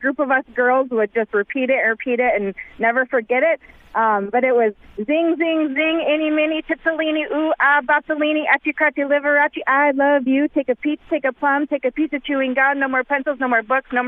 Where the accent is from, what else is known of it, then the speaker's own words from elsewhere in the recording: Wisconsin, United States; now in Waukesha, United States; I grew up in Adams County.